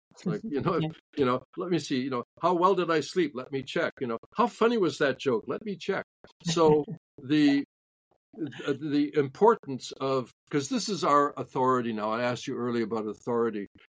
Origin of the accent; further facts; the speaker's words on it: Canada; I'm native Canadian, so I always go for medium.